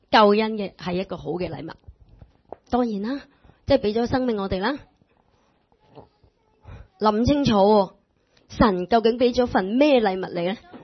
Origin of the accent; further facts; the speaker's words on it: India; Cantonese is a second language; 咁我哋印度人都系咁样嘅